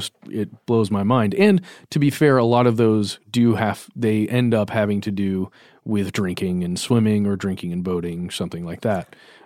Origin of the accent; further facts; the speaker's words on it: Georgia, United States; I grew up near Lake Lanier, which is a fairly large man-made lake here in Georgia.